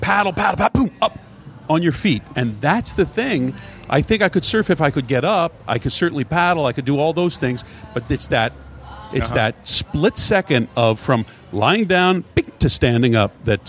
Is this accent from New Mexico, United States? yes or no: no; Pennsylvania, United States; but I grew up in Pennsylvania and you in Iowa.